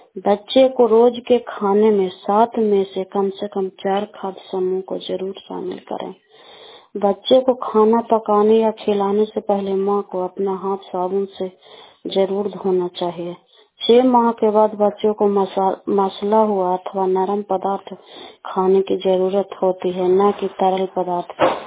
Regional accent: Dhaniyawan, Bihar, India; मैं धनियावा ब्लॉक की रहने वाली हूँ।

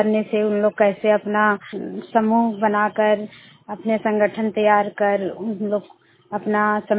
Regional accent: Barka, Jharkhand, India; और मैं बड़का गांव की रहने वाली हूँ

